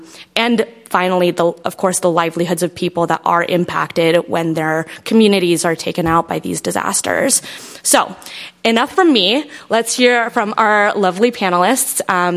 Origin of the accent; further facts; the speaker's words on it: Boise, Idaho, United States; I'm also from Boise. I actually graduated from Boise State, class of 2020